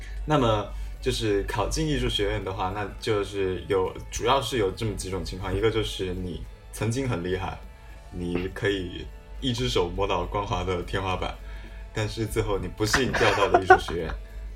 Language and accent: Chinese; Guangdong, China; 对，就跟我作为一个广东人，看谁都是北方人。